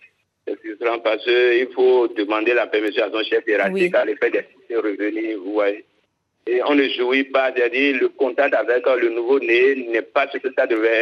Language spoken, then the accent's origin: French; Benin; chez nous au Bénin, la loi prévoit 14 semaines pour la maternité et 3 jours pour la paternité